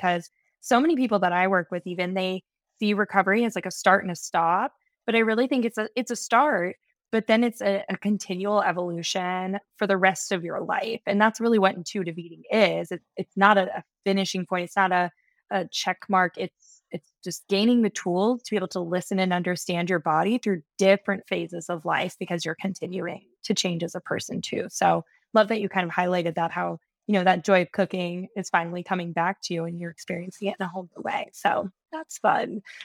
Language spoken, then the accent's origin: English; Lewisburg, West Virginia, United States; And I'm in the South, in South Carolina. So it is a lot more mild. than where I grew up in West Virginia, where it'd be like, even the fall was too cold for me. Like, I'm pretty sure they're already in the 50s in Lewisburg where I grew up.